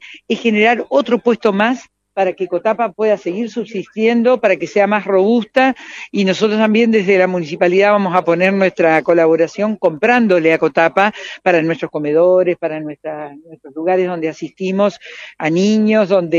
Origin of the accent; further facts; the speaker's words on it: Paraná, Entre Ríos, Argentina; Quienes somos de Paraná desde hace muchos años